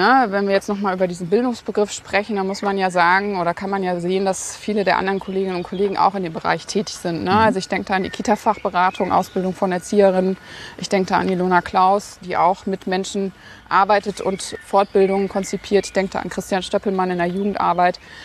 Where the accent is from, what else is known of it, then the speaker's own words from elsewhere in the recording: North Rhine-Westphalia, Germany; ich bin aus Nordrhein-Westfalen